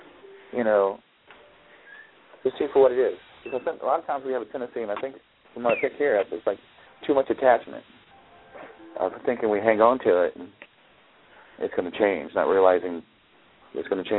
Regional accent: Ohio, United States; No, I'm actually from Ohio, which is the second.

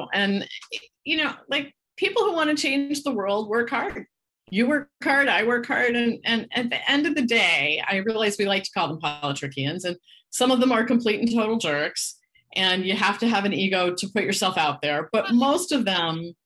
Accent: Washington, District of Columbia, United States; And I grew up in Washington, DC area.

